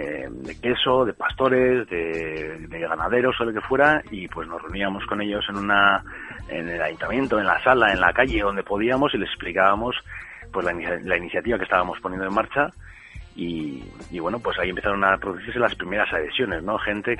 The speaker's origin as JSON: {"language": "Spanish", "town": "Getxo", "region": "Basque Country", "country": "Spain", "said": "nosotros somos de Guecho concretamente, la mayoría del equipo somos de Algorta."}